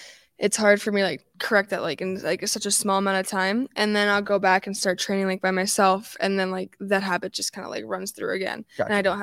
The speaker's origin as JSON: {"language": "English", "region": "Wyoming", "country": "United States", "said": "I play for Gillette Edge and I'm 17. I'm going to be a senior this year and I'm from Wyoming"}